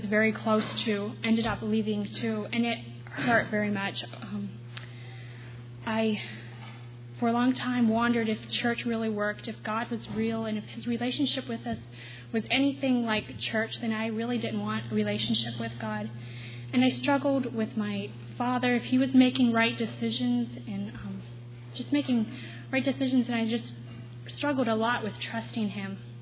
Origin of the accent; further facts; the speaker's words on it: Lewisburg, Pennsylvania, United States; I'm from Lewisburg, Pennsylvania